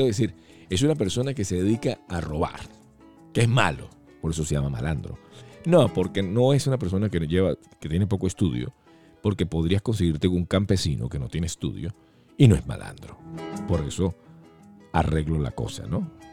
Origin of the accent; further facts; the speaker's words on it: Venezuela; moved away; porque somos muy poquitos los que salimos de Venezuela, por la sencilla razón que en Venezuela la gente no le gusta salir. Entonces, por aquí estamos muy poquitos.